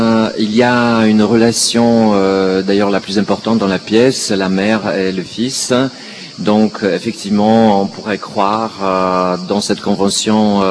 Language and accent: French; Poland; on est polonais, on voudrait filmer un bar mitzvah ou un mariage